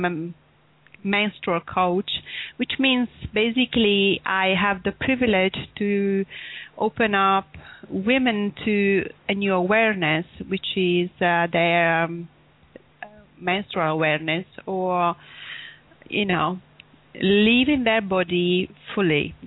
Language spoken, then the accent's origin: English; Italy; English is a second language; now in United Kingdom; I'm originally from Italy. I have been living in UK almost for 15 years now, and I've been also working in UK.